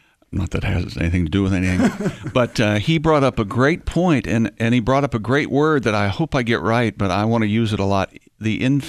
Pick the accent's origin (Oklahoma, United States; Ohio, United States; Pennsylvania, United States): Ohio, United States; Columbus; also born or lived in Indianapolis; I'm from Columbus, Ohio, but I consider Indianapolis my hometown.